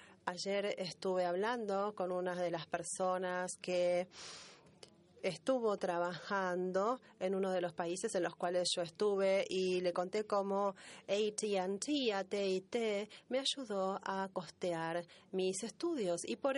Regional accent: Beirut, Beirut Governorate, Lebanon; Spanish is a second language; en Beirut, donde yo nací y crecí en una parte muy francesa de Beirut. Entonces, cuando yo era pequeño, era educado por monjas y se aseguraban de que yo hablase francés prácticamente todo el tiempo

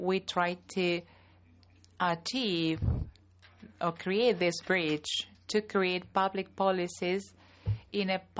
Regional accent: Chile; from Chile.

